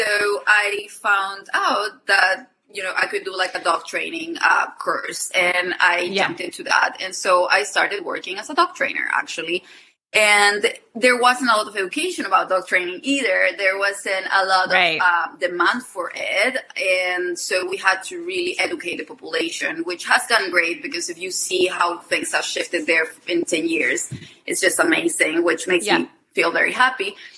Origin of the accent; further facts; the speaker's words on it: Chile; English is a second language; So I am originally from Chile. That's why the accent.